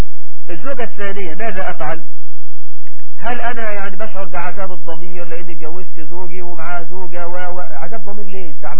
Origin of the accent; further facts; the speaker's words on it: Egypt; احنا عندنا في مصر 9 مليون عالس